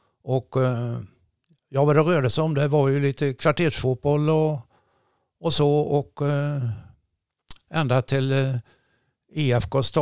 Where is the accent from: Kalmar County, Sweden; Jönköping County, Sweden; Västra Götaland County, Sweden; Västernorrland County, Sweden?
Jönköping County, Sweden; Jönköping; born there; faktum är att jag är född i Jönköping. Jag såg dagens ljus i Jönköping den 12 juni 1940.